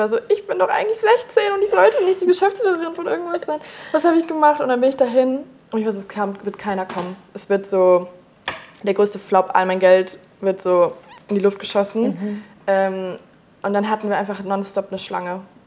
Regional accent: North Rhine-Westphalia, Germany; Ich komme aus NRW, so wie du, und wir sind sehr oft umgezogen, deswegen kann ich immer nicht so genau sagen, wo konkret ich daher komme. Deswegen sage ich mittlerweile einfach nur so NRW, plain. Mhm. Und ich bin so vor 5,5 Jahren nach Berlin gezogen

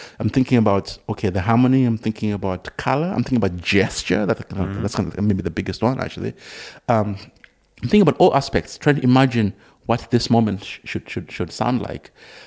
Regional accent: Zimbabwe; I'm from Zimbabwe, I know, but you can't.

